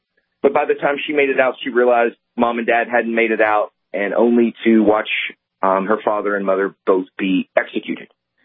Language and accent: English; Houston, Texas, United States; I grew up in Texas, not too far from Killeen, in Houston.